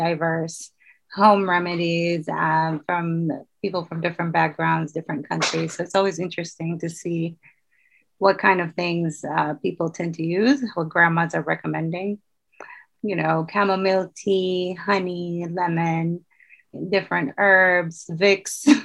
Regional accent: Sudan; I must admit that growing up in Sudan, that was something I was told to do and I did do.

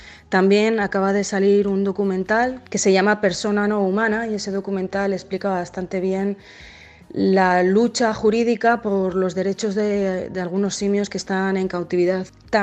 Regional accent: Madrid, Community of Madrid, Spain; Yo crecí en Madrid y entonces los únicos animales que veía eran los animales de compañía.

